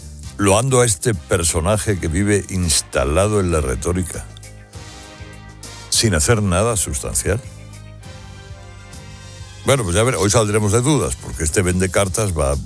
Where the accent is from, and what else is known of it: Spain